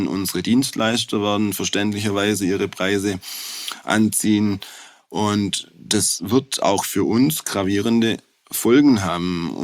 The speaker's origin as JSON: {"language": "German", "region": "Baden-Württemberg", "country": "Germany", "accent": "Swabian", "said": "Ich komme aus Schwaben, bin Schwabe, bin 43 Jahre alt"}